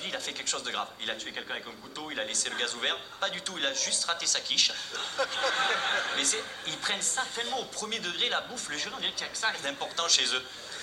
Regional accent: south of France, France; Je suis du Sud

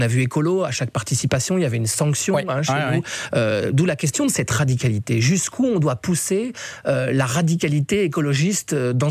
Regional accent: Belgium; chez nous en Belgique

